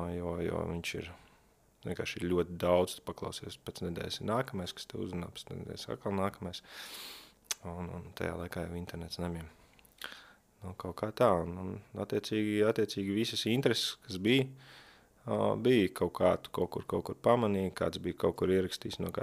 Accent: Cēsis, Cēsis Municipality, Latvia; Esmu no Cēsīm, jā.

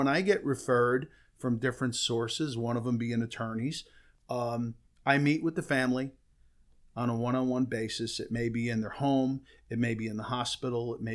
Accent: Union, New Jersey, United States; Well, it's going back quite a ways, but I grew up in Union, New Jersey. I lived there for many years.

